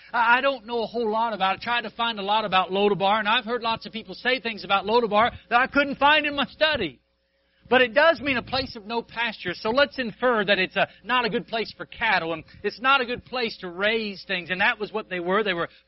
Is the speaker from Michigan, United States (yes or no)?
no; Ohio, United States; also born or lived in Oak Ridge, Tennessee; I was born in Oak Ridge, Tennessee, but I was raised in Ohio and went back to Tennessee to go to Bible college